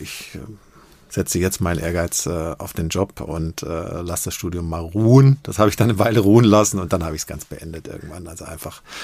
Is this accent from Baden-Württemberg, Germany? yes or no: yes; Stuttgart, Baden-Württemberg, Germany; accent: Swabian; also born or lived in Tübingen; now in Cologne, Germany; bin Schwabe, dem man das zum Glück nicht mehr so anhört. Ich komme aus Tübingen, bin in Stuttgart groß geworden, lebe jetzt seit Ewigkeiten in Köln